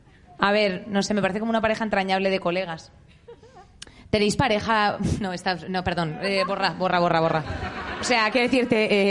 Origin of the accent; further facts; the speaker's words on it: Madrid, Community of Madrid, Spain; Es que lo pienso yo también y soy de Madrid